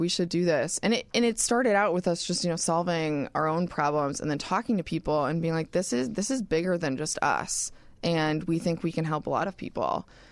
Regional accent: Chicago, Illinois, United States; So we grew up, all three of us are from Chicago. So Kara and I grew up in the Northwest suburbs. We've known each other since we were five.

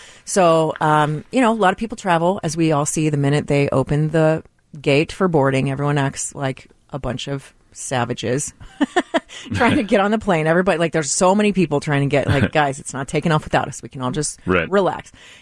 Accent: Texas, United States; I mean, look, I grew up in Texas, so to me, it's reasonable to fly everywhere.

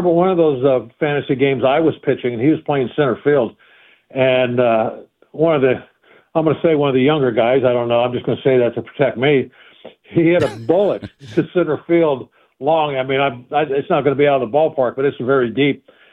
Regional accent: California, United States; I was still in high school and I was growing up in California.

